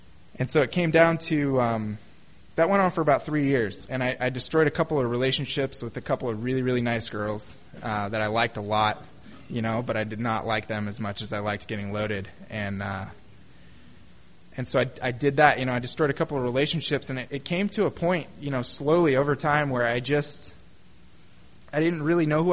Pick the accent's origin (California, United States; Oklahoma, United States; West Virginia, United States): California, United States; Redding; I grew up in Redding in Northern California